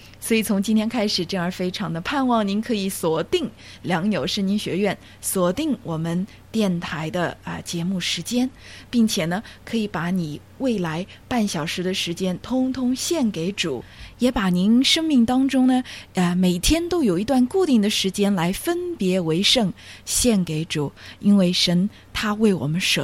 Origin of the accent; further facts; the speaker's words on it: China; 到底灵修跟我们人类、跟我们基督徒、跟我们中国人有什么关系。